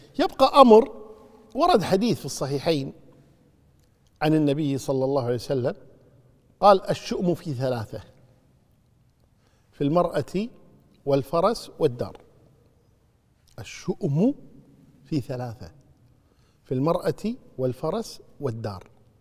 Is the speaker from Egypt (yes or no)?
no; Kuwait; حنا عندنا بالكويت يقول فلان قبسة أو فلان قبس علينا، القبسة هي البومة عندنا،